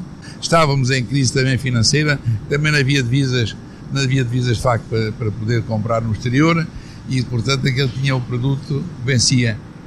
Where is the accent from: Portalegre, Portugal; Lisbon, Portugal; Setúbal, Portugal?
Portalegre, Portugal; Campo Maior; é ali que eu nasci, é ali que eu me fiz homem, e é ali que realmente eu quero continuar.